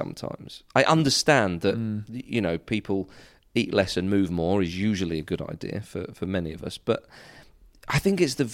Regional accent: England, United Kingdom; Because we're English. And we pronounce J's.

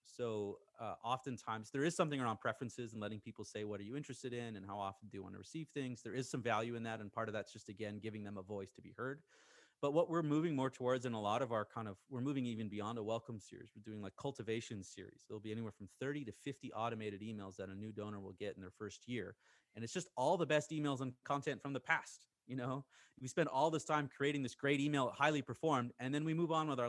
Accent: Canada; I'm a 35-year-old male in Texas. You don't know that I'm an adoptive father. You don't know that I've worked in international development. You don't know that I'm actually Canadian.

